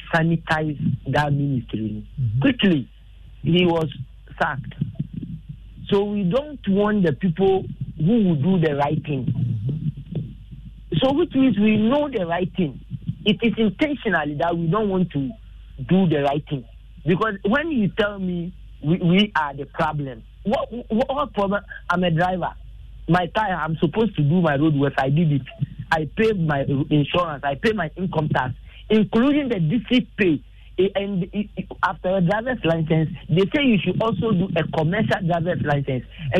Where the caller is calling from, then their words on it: Japan; I'm calling from Japan.